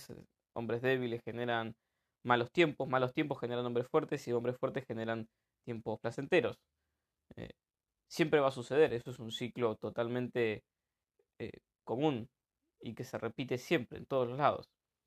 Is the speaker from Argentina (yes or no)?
yes; Argentina; entre las 44 millones de personas que somos los argentinos